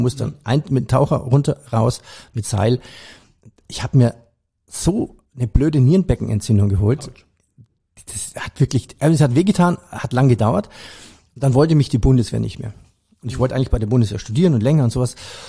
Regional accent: Bavaria, Germany; Ich komme aus Bayern, also habe ich den Bayerischen Rundfunk immer gehört.

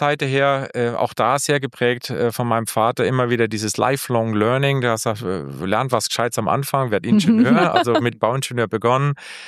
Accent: Heidelberg, Baden-Württemberg, Germany; accent: slightly Hessian; Gebürtiger Heidelberger. Hört man wahrscheinlich auch noch mal ein bisschen aus dem Singsang.

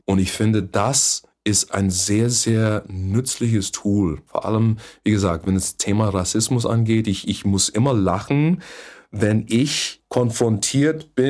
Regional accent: United States; now in Germany; Ich komme aus den USA. Bin aber seit vielen Jahren hier in Deutschland.

